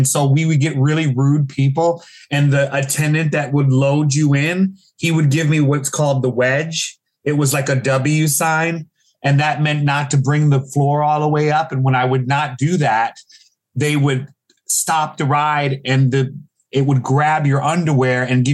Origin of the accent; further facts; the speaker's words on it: Chicago, Illinois, United States; also born or lived in Racine; I'm from, I always say I'm from Chicago, but I was born in Racine, Wisconsin.